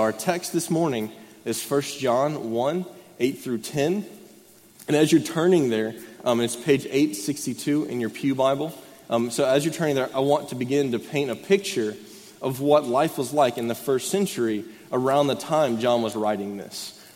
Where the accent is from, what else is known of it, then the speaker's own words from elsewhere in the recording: Georgia, United States; I'm actually from here. I grew up in Gwinnett County, just about 30 minutes from here. And so I'm an Atlanta boy.